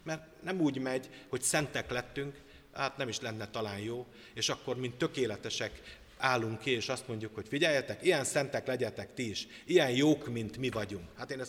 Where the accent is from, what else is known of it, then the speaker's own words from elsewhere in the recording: Szabolcs-Szatmár-Bereg, Hungary; én szabolcsi vagyok